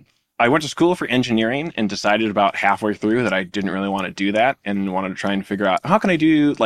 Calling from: Tacoma, Washington, United States; So I'm calling in from Tacoma, but I live just up the road in Seattle. So that's up in Washington State.

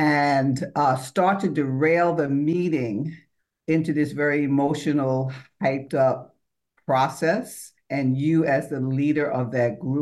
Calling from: Harlem, New York, United States; I'm calling from Harlem, USA.

